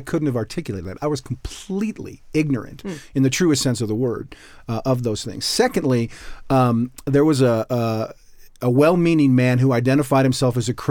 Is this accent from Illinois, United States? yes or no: no; Wisconsin, United States; Yeah, I'm a Wisconsin boy.